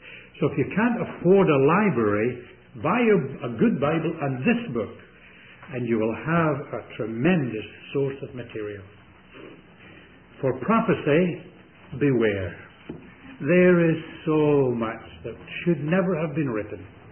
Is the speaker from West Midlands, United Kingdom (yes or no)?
no; Scotland, United Kingdom; even though I'm a Scotsman.